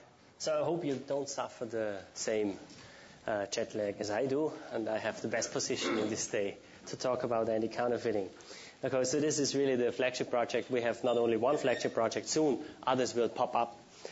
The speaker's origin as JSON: {"language": "English", "country": "Austria", "said": "so I'm also from Austria"}